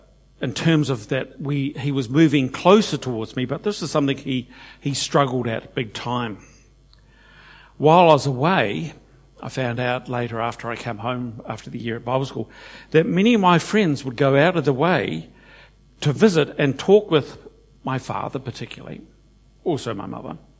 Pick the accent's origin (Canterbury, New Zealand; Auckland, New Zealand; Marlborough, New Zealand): Marlborough, New Zealand; Blenheim; I grew up in Blenheim, went to the Roman Catholic Church, and went to the assembly in Blenheim.